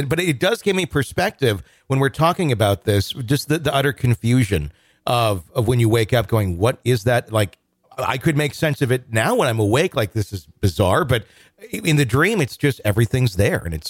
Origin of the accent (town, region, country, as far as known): Wisconsin, United States; born or raised there